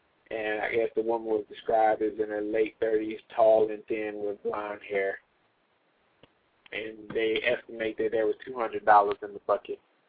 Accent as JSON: {"language": "English", "town": "Indianapolis", "region": "Indiana", "country": "United States", "tie": "born or raised there", "said": "first hater of the week comes out of my hometown, Indianapolis."}